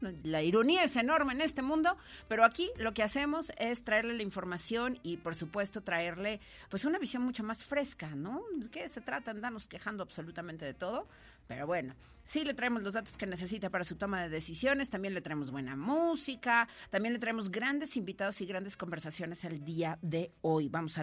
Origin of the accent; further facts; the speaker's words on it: Guadalajara, Jalisco, Mexico; now in San Luis Potosí, Mexico; El de mi tierra natal es una maravilla. En Guadalajara, pues hasta la canción dice, hueles a pura tierra mojada